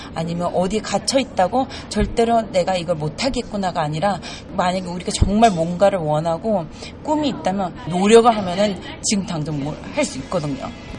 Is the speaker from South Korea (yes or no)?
yes; South Korea; now in United States; 내가 한국인으로서 이 미국에 올 수 있는 자체는